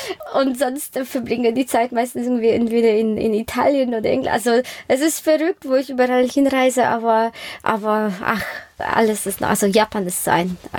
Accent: Poland; Und wenn ich sage, aus Polen, dann ist, ja, also irgendwie werde ich viel herzlicher dann begrüßt.

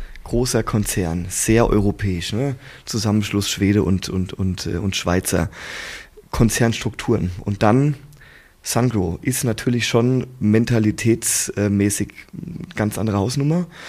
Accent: Hesse, Germany; ich komme mal aus Hessen

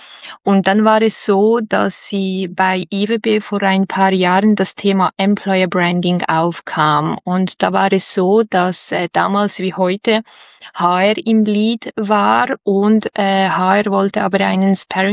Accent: Switzerland; accent: Swiss; Richtig, das hört man unweigerlich an meinem Akzent. Eben, wir sind in der Schweiz, wie du gesagt hast. Genauer gesagt sind wir in Basel, also ganz nah an der deutschen Grenze.

